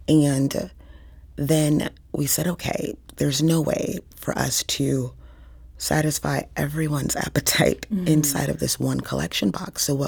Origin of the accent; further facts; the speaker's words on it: New Orleans, Louisiana, United States; now in Midwest, United States; And so I grew up in New Orleans eating sweet potato pone. I assumed that everybody was eating sweet potato pone. And I moved to the Midwest